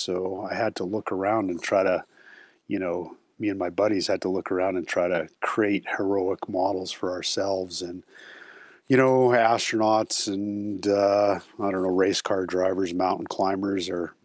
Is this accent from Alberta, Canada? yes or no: yes; Calgary, Alberta, Canada; And growing up in Calgary with a single mom meant that, we grew up on social assistance, welfare, so we were very, very poor.